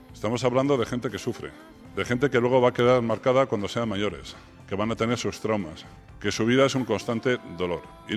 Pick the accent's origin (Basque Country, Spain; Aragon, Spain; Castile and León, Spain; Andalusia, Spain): Basque Country, Spain; Getxo; Yo soy de Guecho. ¿Conocéis alguno Guecho? Pues hay unos acantilados enormes. Es un paisaje precioso